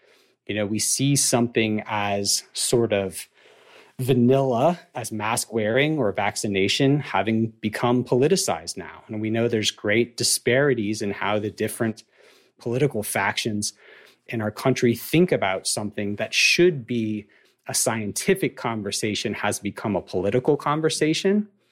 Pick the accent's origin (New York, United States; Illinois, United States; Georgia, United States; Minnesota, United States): Georgia, United States; Atlanta; I'm from Atlanta